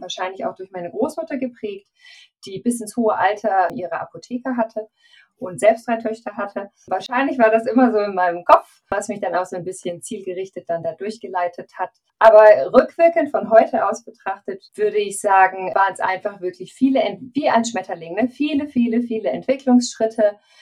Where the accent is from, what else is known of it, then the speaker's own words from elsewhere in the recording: Heidelberg, Baden-Württemberg, Germany; also born or lived in Ludwigshafen; Geboren in Ludwigshafen, aber dann doch aufgewachsen in Heidelberg.